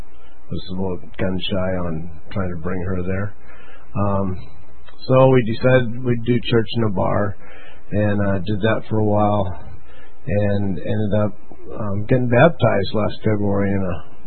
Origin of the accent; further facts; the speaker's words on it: Seattle, Washington, United States; This is my wife, Michelle. I grew up in North Seattle, went to parochial schools